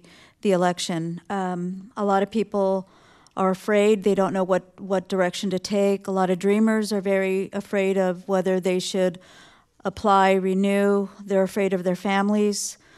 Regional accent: Oxnard, California, United States; I grew up here in Oxnard. I lived next door to a strawberry field, and it wasn't unusual to see the green vans patrolling the fields

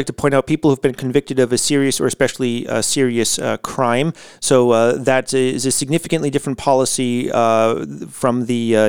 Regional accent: United States; now in Latvia; because it is quite different from my home country of the United States.

